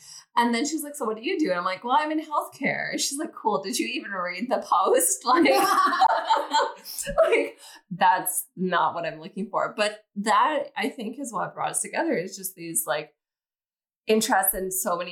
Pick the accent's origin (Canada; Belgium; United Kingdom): Canada; now in Los Angeles, United States; Recently moved to LA. I didn't have a job. I'm still Canadian, so I'm on, like, a visitor's tourist visa.